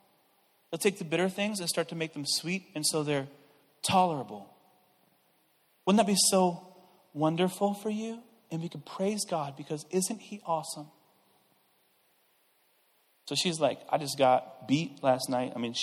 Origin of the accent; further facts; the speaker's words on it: Iowa, United States; Okay, now, I'm not from Atlanta, right? I've seen ATL. I think … was brilliant in that movie. I listened to … a lot in the 90s, so I kind of know a little bit about ATL. Enough to know that guys from Iowa don't really have much power in the alleyways of Atlanta.